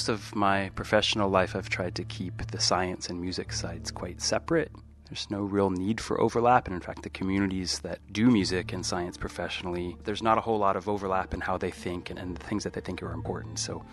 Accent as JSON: {"language": "English", "region": "New Mexico", "country": "United States", "tie": "born or raised there", "lives_now": "Eugene, United States", "said": "I grew up in New Mexico, but now live in Eugene."}